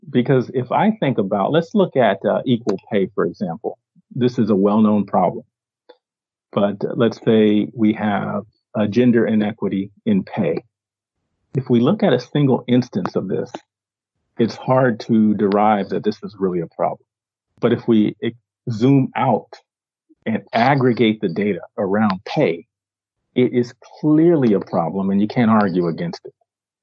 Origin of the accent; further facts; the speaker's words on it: Maryland, United States; I live in Northern California. I'm from the East Coast, from Maryland.